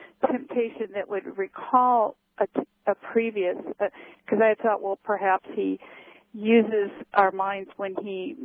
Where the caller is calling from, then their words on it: Snohomish, Washington, United States; It is. I'm not far from Seattle.